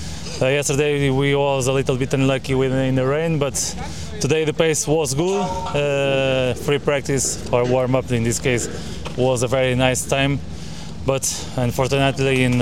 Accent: Portugal; and for sure in Portugal in last race in my hometown

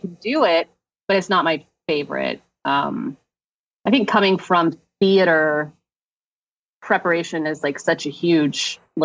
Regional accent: Houston, Texas, United States; So I'm from Texas. I was born in Houston and then moved around a fair amount when I was little.

